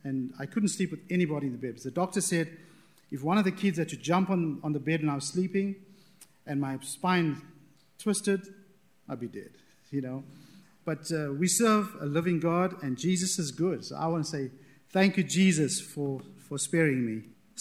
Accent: Durban, KwaZulu-Natal, South Africa; I grew up in Durban, South Africa, if anybody knows where that is. That's on the East Coast.

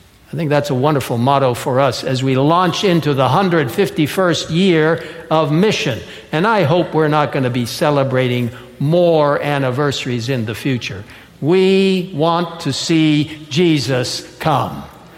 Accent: Cairo, Cairo Governorate, Egypt; I had the great privilege of growing up in Cairo, Egypt.

